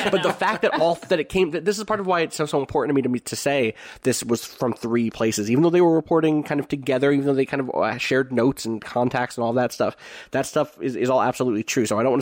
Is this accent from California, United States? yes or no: no; Pennsylvania, United States; my hometown was on the edge of West Philadelphia and has a lot of first-generation immigrants and people of color and a huge range of wealth between its more suburban and urban sides